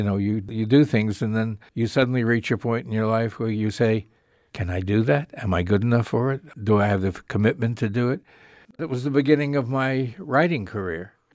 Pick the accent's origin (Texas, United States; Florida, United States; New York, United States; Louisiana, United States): New York, United States; We lived, and I was brought up in New York. I was married in New York.